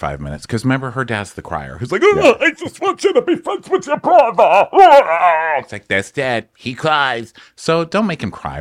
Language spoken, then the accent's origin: English; Paterson, New Jersey, United States; I'm from Patterson.